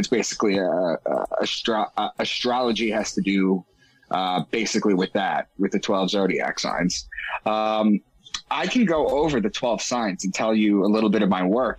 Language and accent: English; Long Island, New York, United States; also born or lived in Boston; I'm from Long Island, and I live in Long Island again, but I moved to Boston for a job.